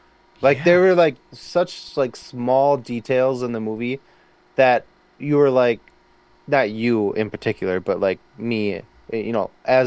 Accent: India; And I thought maybe like I'm a little biased because I'm Indian

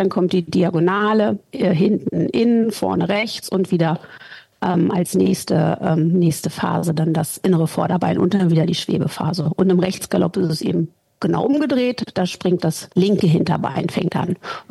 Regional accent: Northern Germany, Germany; now in Bergisches Land, Germany; Ich komme aus Deutschland, ursprünglich aus Norddeutschland. Mittlerweile wohne ich seit über 15 Jahren in der Nähe von Köln im schönen Bergischen Land.

